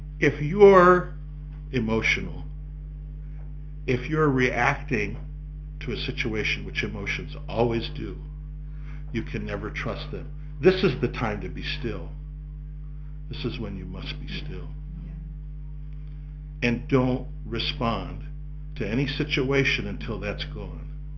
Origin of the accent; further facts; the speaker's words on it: Ireland; Well, I'm Irish. I don't like that.